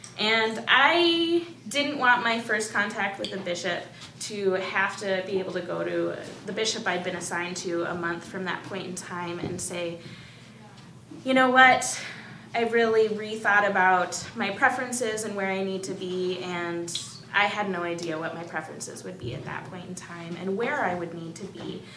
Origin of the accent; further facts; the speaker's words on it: Canada; also born or lived in United States; I did spend 18 years growing up in Canada, but I was born in the States before that. We emigrated when I was 1.5. And then in the last 7 years, I have spent at least one of each of those years living in 5 different countries.